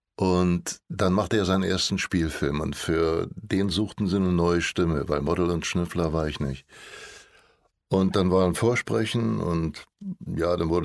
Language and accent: German; Berlin, Germany; Nee, ich bin in Neukölln groß geworden, also aufgewachsen